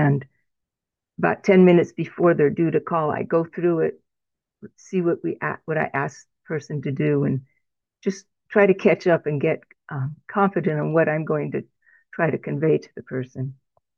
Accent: California, United States; I'm from California, around the Bay Area.

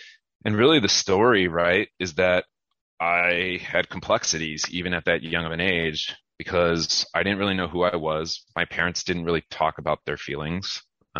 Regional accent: Ohio, United States; So I grew up in Ohio, and the running joke about the Midwest is really, you go down to the main strip near the car dealership

